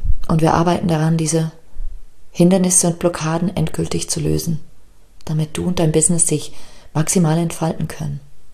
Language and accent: German; Liechtenstein; born there; German is a second language; ich bin ja auch in Liechtenstein geboren. Also Deutsch ist sozusagen eine Fremdsprache für mich.